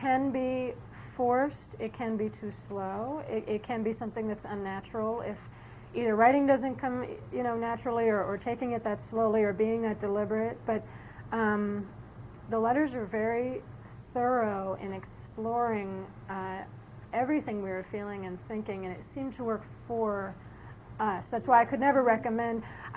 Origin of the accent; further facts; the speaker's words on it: New York, United States; I'm from New York.